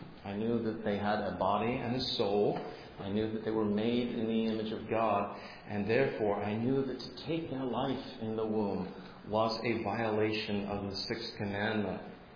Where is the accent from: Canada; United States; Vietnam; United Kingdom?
United Kingdom; born there; I was born in the United Kingdom in the year of our Lord, 1969.